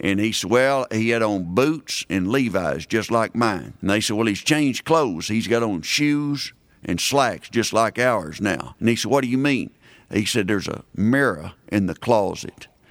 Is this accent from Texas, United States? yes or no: yes; Dimmitt, Texas, United States; When I was growing up in Dimmitt, there was a guy who lived north of town they called Big John